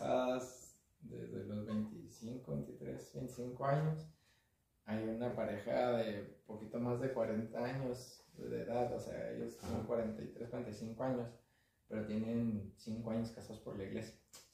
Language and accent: Spanish; Ojinaga, Chihuahua, Mexico; born there; now in Chihuahua, Mexico; En mi caso, yo nací en Ojinaga, ¿sí? Mi familia es de allá. Entonces, allá nacimos y estábamos mi mamá, mis abuelos y yo